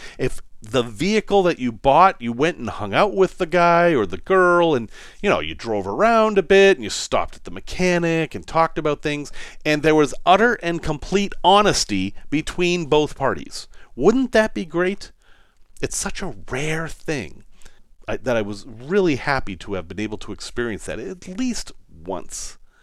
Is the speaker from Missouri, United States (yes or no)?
no; Massachusetts, United States; 50 years ago, I was a child growing up in Massachusetts